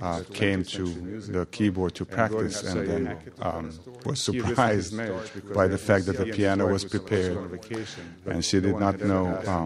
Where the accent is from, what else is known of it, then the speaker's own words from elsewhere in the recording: Sarajevo, Federation of Bosnia and Herzegovina, Bosnia & Herzegovina; English is a second language; In Sarajevo